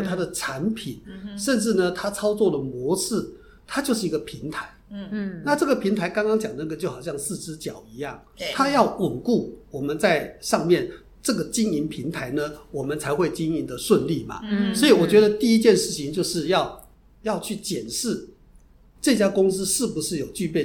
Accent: Taiwan

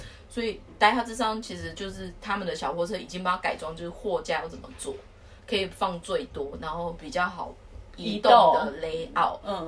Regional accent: Taiwan

